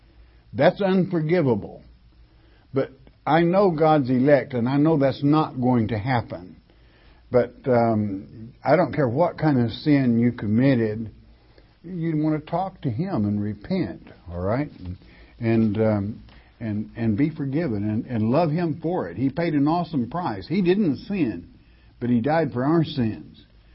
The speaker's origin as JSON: {"language": "English", "region": "Arkansas", "country": "United States", "said": "That's just like I live in the land of Arkansas. I'm an Arkansan. But I'm truly an Irishman."}